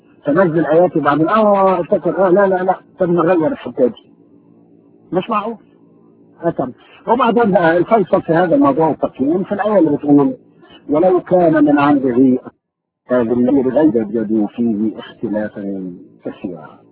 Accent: Egypt; يعني احنا في بلادنا في مصر والحتت ديت البلاد اللي احنا عشنا فيها

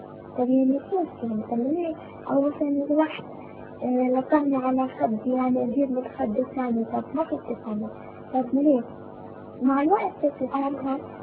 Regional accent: Palestine; إحنا طبعا أنا فلسطينية فإحنا عندنا يعني خوف

